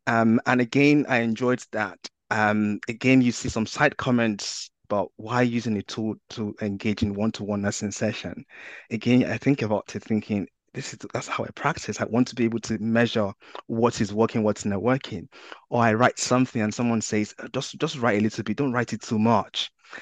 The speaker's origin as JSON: {"language": "English", "country": "Nigeria", "tie": "born or raised there", "said": "I started to think back to when I was growing up in Nigeria"}